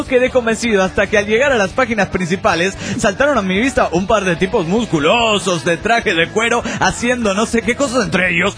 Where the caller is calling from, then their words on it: Mexico City, Mexico; de Zacatenco, Ciudad de México. Hola … del DF mexicano.